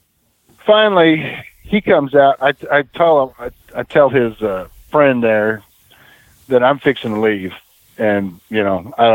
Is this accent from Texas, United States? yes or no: yes; El Paso, Texas, United States; And, you know, I grew up in El Paso, and, you know, it's nothing but desert.